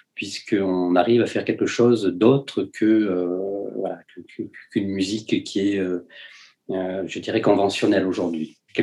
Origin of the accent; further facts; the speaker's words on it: Nice, Provence-Alpes-Côte d'Azur, France; je suis né à Nice et j'ai vécu beaucoup dans la ville, mais c'est vrai que les Alpes-Maritimes, enfin tout ce qui est montagne, pas la mer